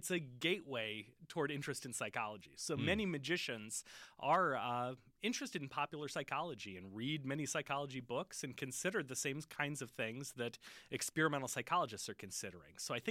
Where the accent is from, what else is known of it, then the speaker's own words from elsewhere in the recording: Illinois, United States; I grew up in Illinois, rural Illinois, and around the age of 7, I became interested in magic